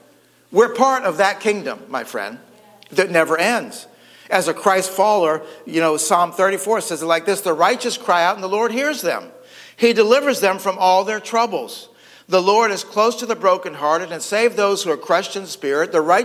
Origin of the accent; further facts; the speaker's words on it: United States; So yeah, you know, I'm an American. I'm an Air Force veteran.